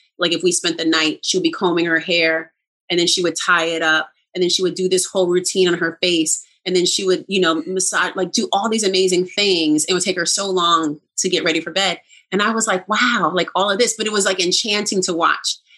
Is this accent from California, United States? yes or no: yes; California, United States; And I'm from Cali, right?